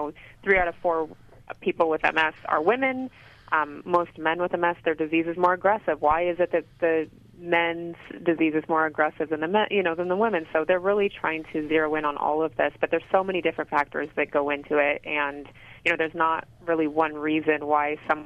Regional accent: Colorado, United States; I'm from Colorado. For whatever reason, Colorado has one of the highest incidences in the United States

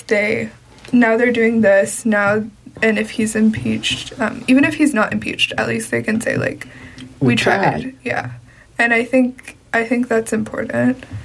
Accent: Canada; And, I'm Canadian, my family's Canadian, and when I go to Canada

